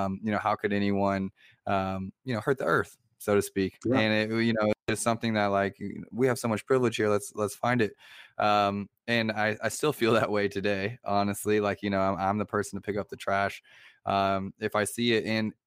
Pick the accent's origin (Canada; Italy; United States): Canada; Montreal, Quebec; born there; I was born in Montreal, so I'm a dually. I got my citizenship when I turned 18, so I haven't been everywhere in Canada, but I'm from up north.